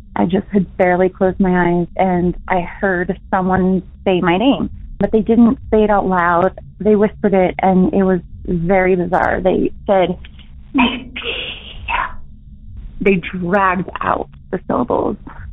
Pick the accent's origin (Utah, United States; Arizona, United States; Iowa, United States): Utah, United States; Hey, Derek. … I'm from Utah.